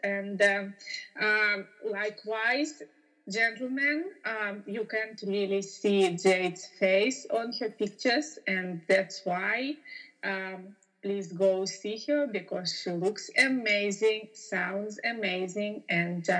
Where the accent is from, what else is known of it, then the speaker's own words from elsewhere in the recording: Prague, Czechia; also born or lived in Russia; now in New York, United States; I was born in Russia and raised in Prague. Uh-huh. And I spent my last years, 8 years in New York. Uh-huh. So I consider myself now a New Yorker.